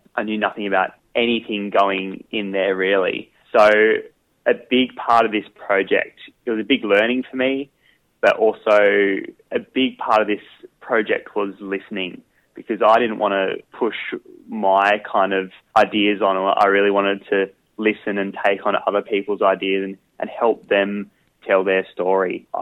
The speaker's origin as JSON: {"language": "English", "town": "Hobart", "region": "Tasmania", "country": "Australia", "tie": "born or raised there", "said": "I grew up in Tasmania, in Hobart, down the south, for my first 20 years of my life, and that's actually where this story started a little bit. I've been living on the east coast of Australia for the last 8 years or so"}